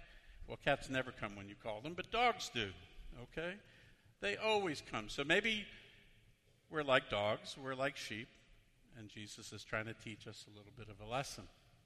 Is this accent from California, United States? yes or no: no; New York City, New York, United States; also born or lived in Nebraska; those of you who know me well, know I grew up in New York City.